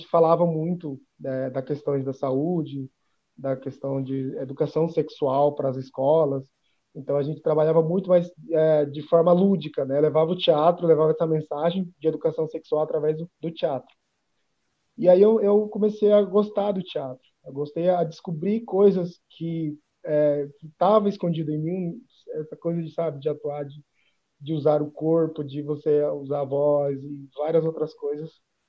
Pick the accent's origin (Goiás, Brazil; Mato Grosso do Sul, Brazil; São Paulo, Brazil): Mato Grosso do Sul, Brazil; moved away as an adult; tinha que sair da minha aldeia, em Mato Grosso do Sul, vim para outra cidade, mais próxima à capital, para fazer a faculdade.